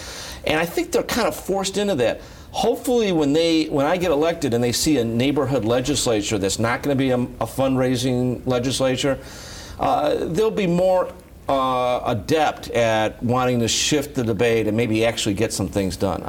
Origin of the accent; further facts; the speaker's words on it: Chicago, Illinois, United States; I'm from Chicago. He's from New York.